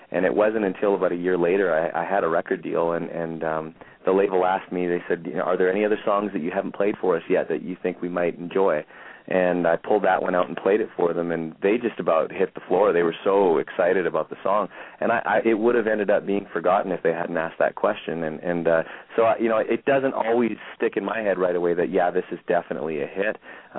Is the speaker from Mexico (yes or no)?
no; Alberta, Canada; born there; to be able to be based in Canada and based where I was born in Alberta is really important to me.